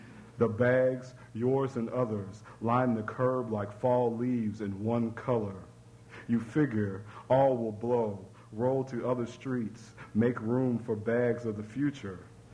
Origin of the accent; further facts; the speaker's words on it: Louisville, Kentucky, United States; And I'm from the West End of Louisville, by the way, I should add.